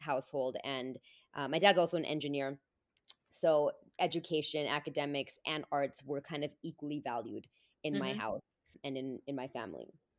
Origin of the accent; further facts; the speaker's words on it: California, United States; I grew up in the Bay Area, by the way. I don't know if I already said that.